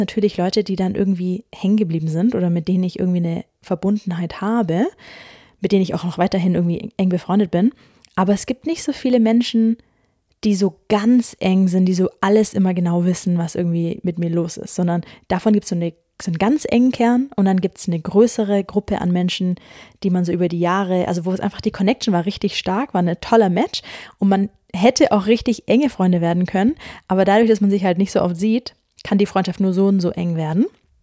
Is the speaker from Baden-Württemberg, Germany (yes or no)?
yes; Ulm, Baden-Württemberg, Germany; Bin jetzt einen Tag hier in Ulm, in dem Haus von meinen Eltern, wo ich auch aufgewachsen bin. Ich komme ja ursprünglich aus Ulm.